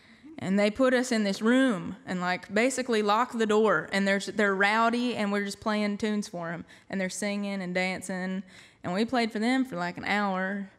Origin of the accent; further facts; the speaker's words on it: Kentucky, United States; I'm like, "I'm from Kentucky. … My friend Montana's with me. She plays banjo."